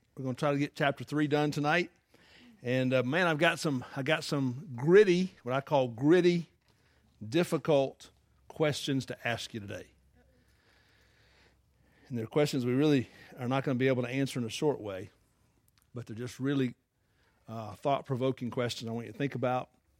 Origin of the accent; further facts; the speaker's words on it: Atlanta, Georgia, United States; I'm from Atlanta, so unfortunately that happens a lot.